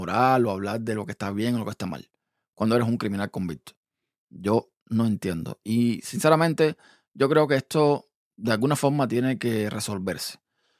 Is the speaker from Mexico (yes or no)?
no; United States; Por lo menos yo como estadounidense, yo me pregunto